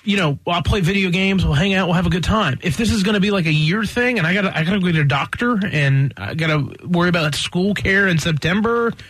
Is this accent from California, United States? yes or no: no; Roanoke, Virginia, United States; got an interesting letter from the Virginia Department of Social Services back in Roanoke, Virginia, my hometown.